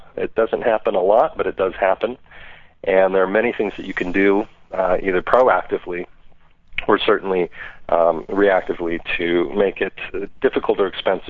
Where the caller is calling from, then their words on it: Seattle, Washington, United States; Seattle, Washington.